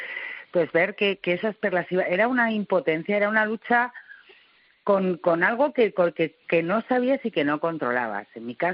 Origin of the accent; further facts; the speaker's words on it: Madrid, Community of Madrid, Spain; yo soy de Madrid